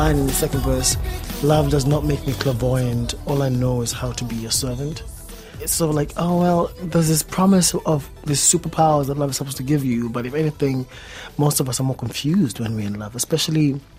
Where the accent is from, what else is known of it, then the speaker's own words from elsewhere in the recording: South Africa; So when I grew up in South Africa, I knew that when I was in a certain space that I had to hide my sexuality.